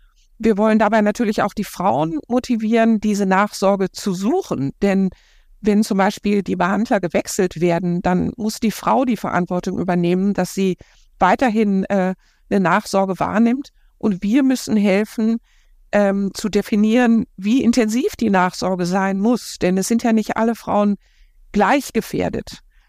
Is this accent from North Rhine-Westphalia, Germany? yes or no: yes; North Rhine-Westphalia, Germany; Nur meine Mutter kommt aus Schleswig-Holstein, ich komme aus dem Ruhrgebiet.